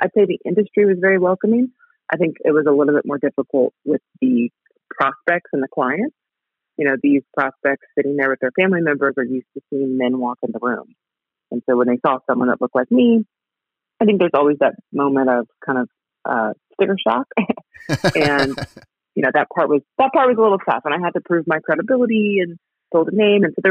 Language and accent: English; Oklahoma, United States; You know, I'm from Oklahoma, and so I would not miss this interview for the world.